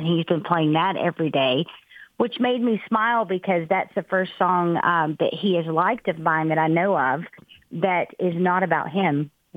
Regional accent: Texas, United States; and our Texas attorney general, I'm from Texas, was right above me.

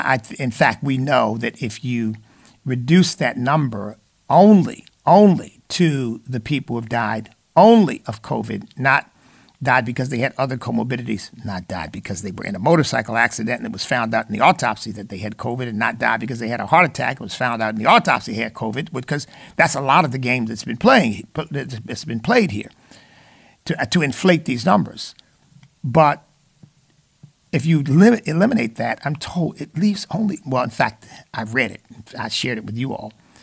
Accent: Virginia, United States; Had a great time traveling back to my home state of Virginia, the la-la land of our governor here.

